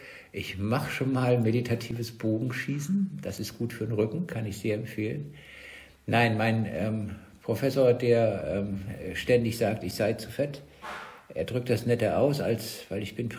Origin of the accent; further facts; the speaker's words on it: Frankfurt, Hesse, Germany; born there; ich komme aus Frankfurt gebürtig und von daher bin ich absolut gewohnt, dass es da die verschiedensten Grüppchen und so gibt.